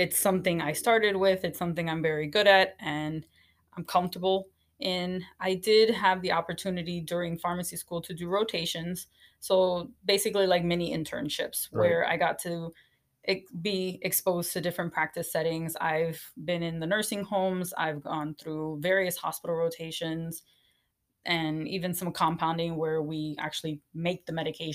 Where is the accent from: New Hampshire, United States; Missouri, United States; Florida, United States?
Florida, United States; Miami; I mean, I grew up in Miami, Florida. My parents split when I was young, so we did live between different homes, kind of moved around a lot from house to apartment and round and round, but always in the South Florida area.